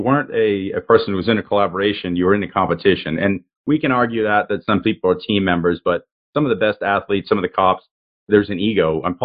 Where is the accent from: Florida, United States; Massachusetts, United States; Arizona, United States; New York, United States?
Massachusetts, United States; Peabody; think of growing up in Peabody, the way men saw women, it was a conquest.